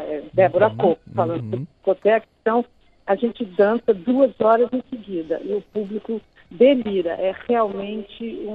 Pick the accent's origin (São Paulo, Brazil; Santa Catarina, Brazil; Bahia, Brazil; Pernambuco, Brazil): São Paulo, Brazil; now in Rio de Janeiro, Brazil; Olha, na realidade, eu sou de São Paulo, né? Eu nem morava aqui no Rio